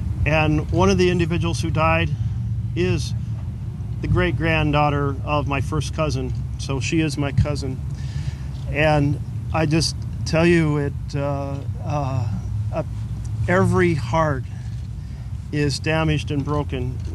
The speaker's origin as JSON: {"language": "English", "town": "Roseburg", "region": "Oregon", "country": "United States", "tie": "born or raised there", "also_born_or_lived": "Myrtle Creek", "said": "I was born in Myrtle Creek, just south of here. And when I was about 2, we moved here to Roseburg. I went to first grade here."}